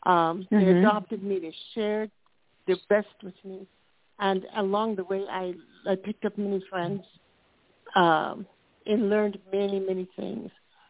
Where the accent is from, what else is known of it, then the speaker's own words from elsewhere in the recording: Chicago, Illinois, United States; I'm from Chicago.